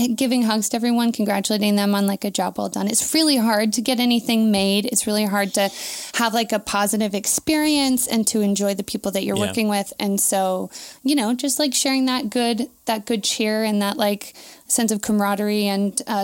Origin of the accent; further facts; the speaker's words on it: Valencia, California, United States; I grew up in Valencia. There is nothing to do there.